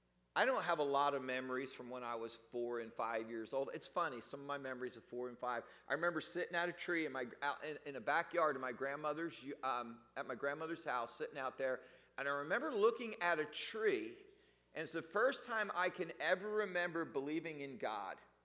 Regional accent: New Jersey, United States; Because I grew up in New Jersey, about 30, 40 minutes outside New York City. That's why I'm a Yankees fan.

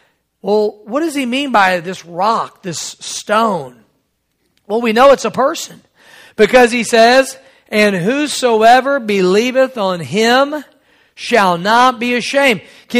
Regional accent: Missouri, United States; I was raised in Missouri on a fault line, and they have said we could have a massive earthquake.

